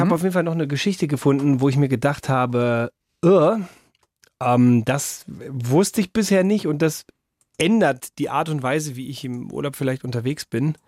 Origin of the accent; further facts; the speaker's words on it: North Rhine-Westphalia, Germany; Jetzt bin ich aber so aufgewachsen halt wie der Schaffi im Ruhrgebiet